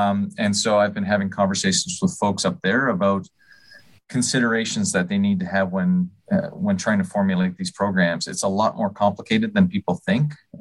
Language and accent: English; Eastern Canada, Canada; And so I grew up in Eastern Canada on the Atlantic coast, and we'd go sailing for 2 months straight every year